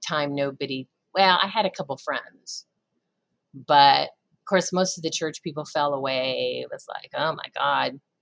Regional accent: Iowa, United States; born there; And he was born in Washington, D.C., and I was born in Iowa. So I call him my twin.

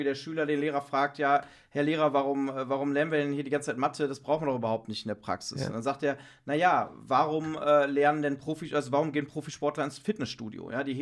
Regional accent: Cologne, North Rhine-Westphalia, Germany; now in Berlin, Germany; Ich bin ja in meiner Heimatstadt, denn ich bin Kölner

